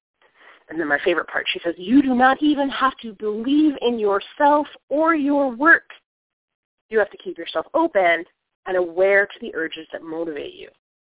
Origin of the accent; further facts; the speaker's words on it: Flint, Michigan, United States; My hometown is Flint, Michigan, one of the most dangerous cities in America at the time. I was accustomed to the various noises of city life, and life in Flint to me was safe